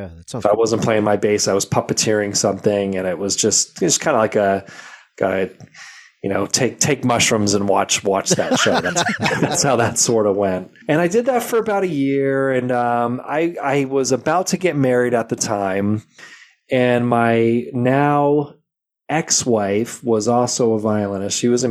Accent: Connecticut, United States; Well, you know, I grew up, so I grew up here in Connecticut

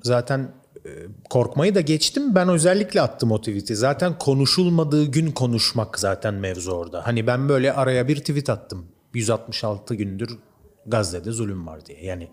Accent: İzmit, Kocaeli, Turkey; Ben zaten İzmitliyim. Zaten bir körfezde büyüdüm zaten.

